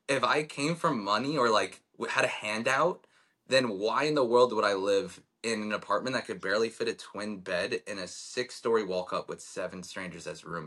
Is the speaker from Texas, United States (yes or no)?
no; New York, United States; Like, we're from New York. We grew up mostly in Long Island.